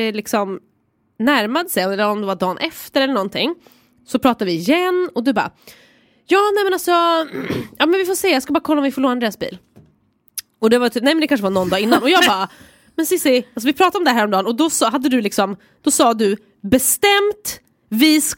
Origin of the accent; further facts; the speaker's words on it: Stockholm, Stockholm County, Sweden; Men jag är från Stockholm.